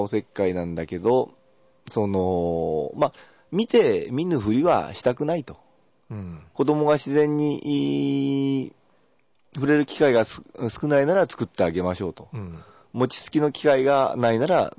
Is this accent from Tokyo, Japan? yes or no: yes; Tokyo, Japan; also born or lived in Kyoto; 3つの時から東京で、父親は江戸っ子、母親は淡路島、関西の人間なんで、まあ、東京会で育ったもんだから